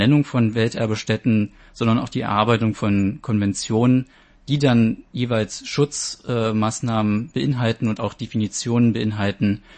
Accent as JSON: {"language": "German", "town": "Magdeburg", "region": "Saxony-Anhalt", "country": "Germany", "lives_now": "Taiwan", "said": "Ich bin 27 Jahre alt und ich komme ursprünglich aus Magdeburg."}